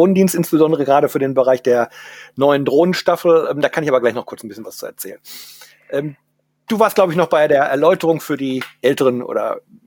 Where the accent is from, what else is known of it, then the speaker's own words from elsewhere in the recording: North Rhine-Westphalia, Germany; now in Friesland, Germany; Ich komme zwar aus dem Ruhrgebiet, bin aber eigentlich seit 2015 Friese, lebe an der Nordsee